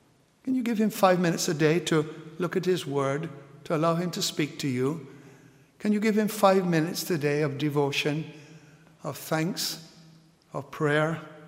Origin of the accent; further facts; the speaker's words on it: Guyana; When I was brought up in Guyana, South America, and I can remember as a six-year-old standing next to my mother